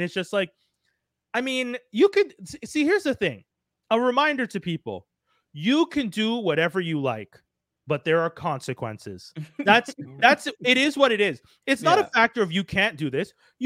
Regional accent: Canada; I'm Caribbean Canadian. That's how I've described myself to people. I'm Caribbean Canadian.

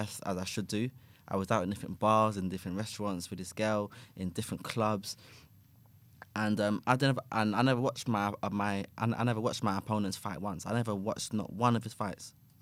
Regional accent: Hackney, London, United Kingdom; And I'm just a guy that's from the hood. I'm from Hackney.

